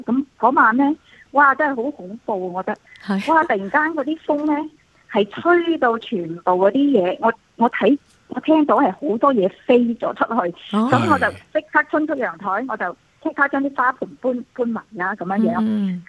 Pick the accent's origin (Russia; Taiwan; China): China; 我是大陸的。